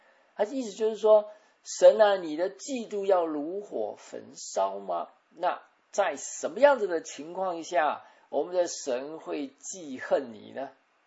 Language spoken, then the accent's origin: Chinese; China; 我们中国人就说，那糟糕，他不能够再回来变人类啊。